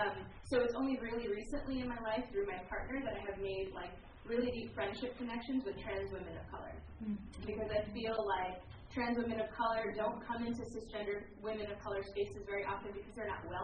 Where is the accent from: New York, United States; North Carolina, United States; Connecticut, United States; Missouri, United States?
New York, United States; I'm from the New York area